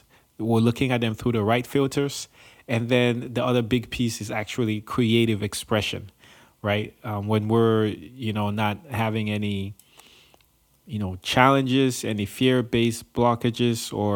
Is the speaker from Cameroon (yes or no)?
yes; Cameroon; growing up in Cameroon, man, like the way the culture is kind of set up is you really respect your elders